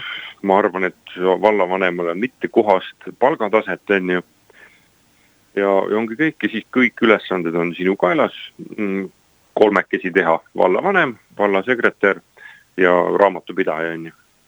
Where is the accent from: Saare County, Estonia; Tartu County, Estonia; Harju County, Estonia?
Saare County, Estonia; mina olen saarlane, nii ma pole ka ruhlane.